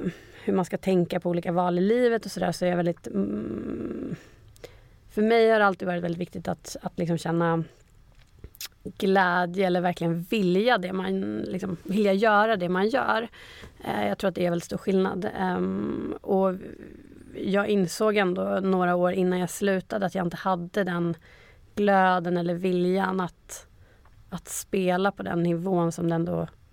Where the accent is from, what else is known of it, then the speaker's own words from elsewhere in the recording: Umeå, Västerbotten County, Sweden; moved away as an adult; also born or lived in Gothenburg; now in Stockholm, Sweden; Och det tog mig från Umeå, där jag är född och uppvuxen, till Göteborg en sväng. Och sen flyttade jag hit till Stockholm för att spela med Hammarby.